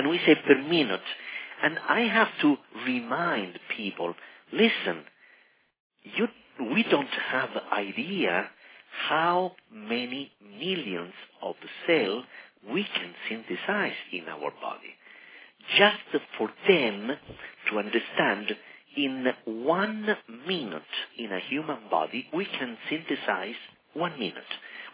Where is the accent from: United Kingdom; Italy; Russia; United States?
Italy; you know that I'm from Italy.